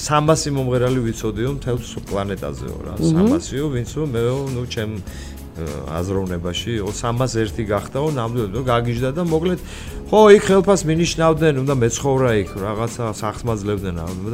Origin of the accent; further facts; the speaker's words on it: Tbilisi, Georgia; ხო, ნახალოკაში, ნახალოკაში გავიზარდე და იქა პატარები ვიყავით კაც.